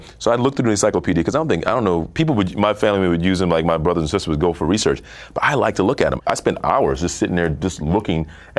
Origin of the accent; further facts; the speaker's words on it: South Carolina, United States; when I grew up in South Carolina, I was talking to somebody about this